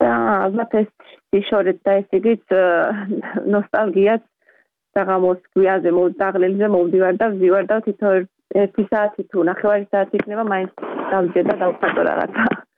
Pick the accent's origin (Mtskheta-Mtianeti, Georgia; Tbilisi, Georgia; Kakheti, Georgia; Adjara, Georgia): Adjara, Georgia; Batumi; born or raised there